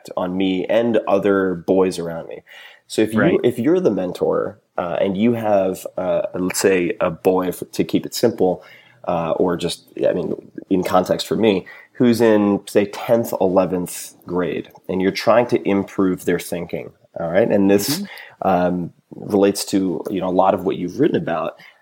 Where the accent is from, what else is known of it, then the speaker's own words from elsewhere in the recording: Long Island, New York, United States; I grew up on Long Island, then went to transferred to a boarding school, went to Princeton.